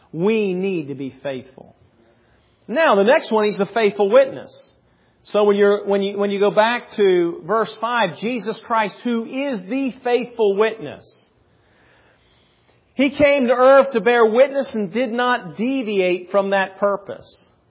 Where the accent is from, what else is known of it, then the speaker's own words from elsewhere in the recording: Pennsylvania, United States; from Pennsylvania. I graduate Penn State.